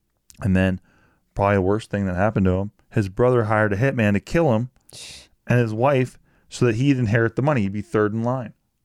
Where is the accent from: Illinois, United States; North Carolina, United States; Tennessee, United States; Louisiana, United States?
Louisiana, United States; So, sorry. I'm from the Louisiana Bayou. So